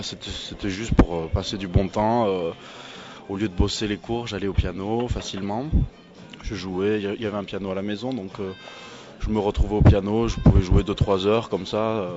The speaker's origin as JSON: {"language": "French", "town": "Villeneuve-sur-Lot", "region": "Nouvelle-Aquitaine", "country": "France", "tie": "born or raised there", "said": "Alors je viens du sud-ouest de la France, plus précisément à Villeneuve-sur-Lot. C'est situé entre Bordeaux et Toulouse, pour ceux qui ne connaissent pas trop, Lot et Garonne."}